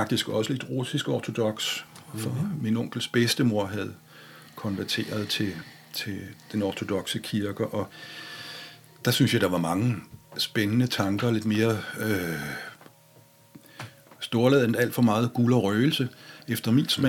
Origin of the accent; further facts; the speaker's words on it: Charlottenlund, Capital Region of Denmark, Denmark; Jeg er opvokset i Charlottenlund